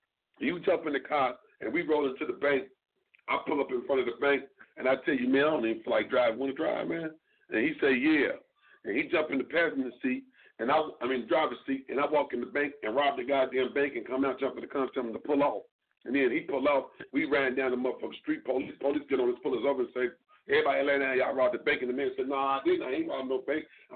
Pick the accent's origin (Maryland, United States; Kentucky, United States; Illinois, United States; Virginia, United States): Illinois, United States; Chicago; I've seen incidents where some dudes, and this is in my hometown, Chicago.